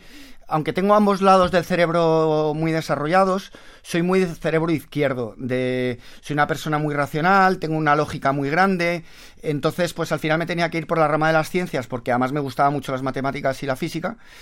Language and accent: Spanish; Madrid, Community of Madrid, Spain; A ver, yo crecí aquí en Madrid.